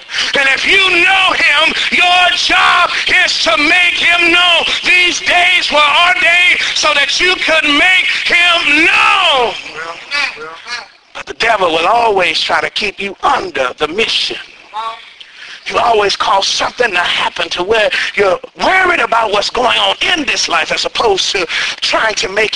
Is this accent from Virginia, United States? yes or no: no; Dallas, Texas, United States; now in Pauls Valley, United States; I'm from Dallas, Texas, the big city. Love Dallas, Texas. Love my church. Love my family there.